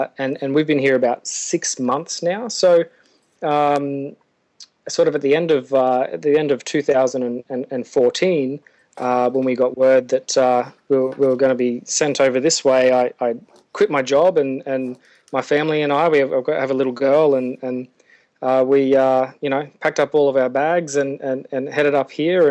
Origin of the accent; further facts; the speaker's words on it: Australia; now in Nauru; So right now my home is in Australia. So I'm Australian.